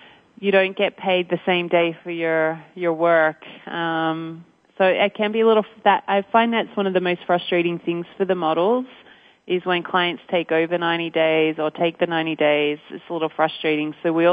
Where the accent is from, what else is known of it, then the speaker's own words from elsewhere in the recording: Australia; moved away as an adult; now in United States; 13 years ago, I was brought over from Australia